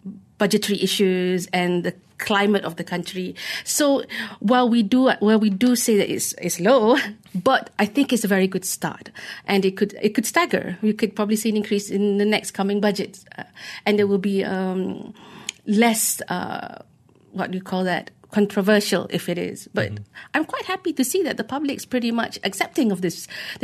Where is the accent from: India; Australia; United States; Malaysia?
Malaysia; as a Malaysian